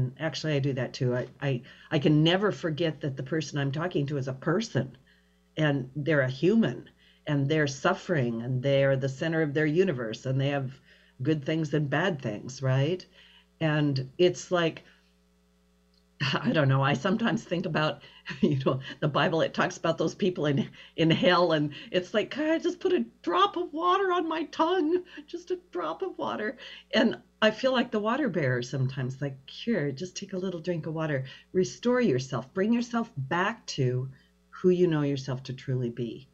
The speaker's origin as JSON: {"language": "English", "town": "Pendleton", "region": "Oregon", "country": "United States", "tie": "born or raised there", "said": "Pendleton, Oregon."}